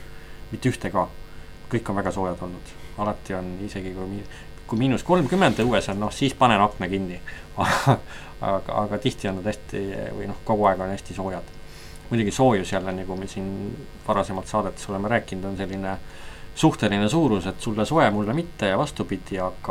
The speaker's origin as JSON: {"language": "Estonian", "town": "Pärnu", "region": "Pärnu County", "country": "Estonia", "tie": "born or raised there", "said": "kodulinn Pärnu on alati olnud selline"}